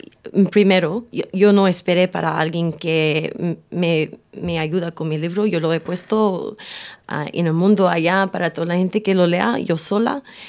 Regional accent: Cabramatta, New South Wales, Australia; yo crecí en Cabramatá en una época que era un poco difícil y mis padres, como son inmigrantes, siempre trabajaron muy duro

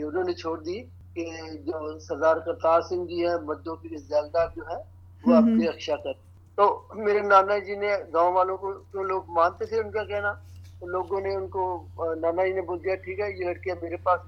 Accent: Moga, Punjab, India; हाँ, उस टाइम में मेरी आयु लगभग 6 वर्ष की थी और हम लोग गांव में रहते थे। मेरा गांव है मोगा, मोगा डिस्ट्रिक्ट आजकल पड़ता है

